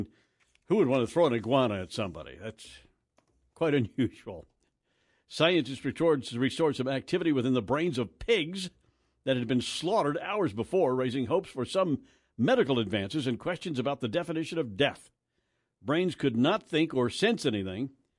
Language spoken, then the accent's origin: English; Kansas, United States; as a young person growing up in Kansas, I'd never experienced an earthquake